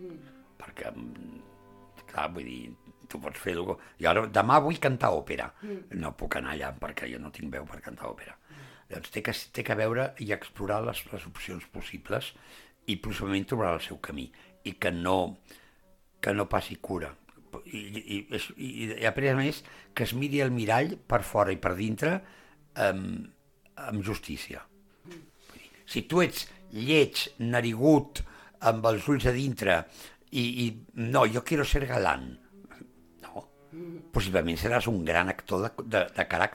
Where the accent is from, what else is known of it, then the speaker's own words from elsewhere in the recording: Barcelona, Catalonia, Spain; jo soc d'arrels aragoneses, però per sobre de tot soc català, barceloní, i defensor de la cultura catalana.